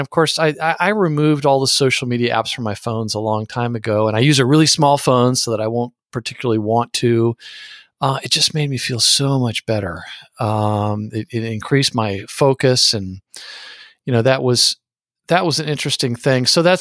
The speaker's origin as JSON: {"language": "English", "town": "San Antonio", "region": "Texas", "country": "United States", "tie": "born or raised there", "said": "And I remember growing up in San Antonio that there was some slogan they always use where they'd say it's one of America's four unique cities."}